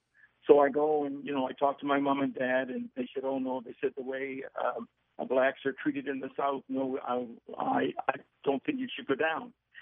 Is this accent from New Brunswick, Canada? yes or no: yes; Fredericton, New Brunswick, Canada; In another 3 hours, I arrive in my hometown. When I stepped off the bus in Fredericton, I said … forget about baseball.